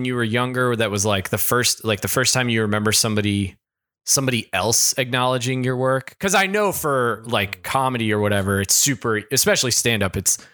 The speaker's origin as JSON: {"language": "English", "region": "Kentucky", "country": "United States", "said": "Well, I'm from Kentucky."}